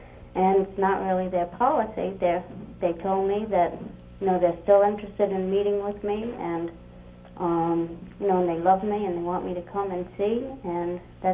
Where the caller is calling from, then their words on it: Rhode Island, United States; I'm calling from Rhode Island.